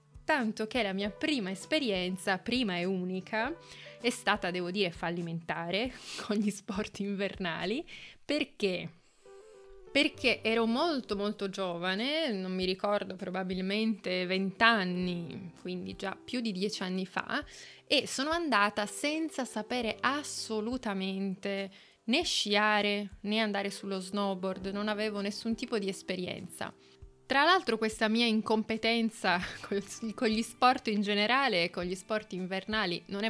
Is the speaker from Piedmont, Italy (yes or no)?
yes; Piedmont, Italy; also born or lived in Turin; io sono nata a Torino e cresciuta in un piccolissimo paese vicino a Torino.